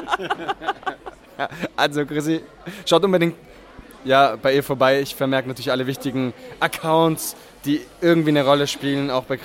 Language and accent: German; Baden-Württemberg, Germany; Also in Baden-Württemberg, da wo ich herkomme, sagt man ein Geschmäckle.